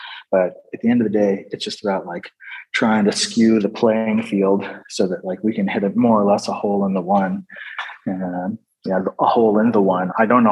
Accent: Washington, United States; moved away as an adult; now in Netherlands; I grew up in the West Coast in the mountains and across the water from Seattle, Washington, Pacific Northwest. I spent some time in LA, and then I moved out to the Netherlands in 2009

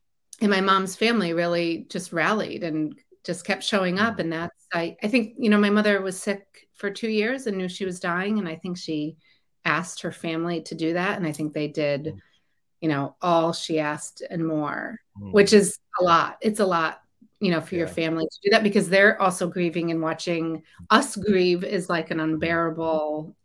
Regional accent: Connecticut, United States; And I was growing up in Connecticut and was really fortunate that I had, like you, I had this army of family and friends around

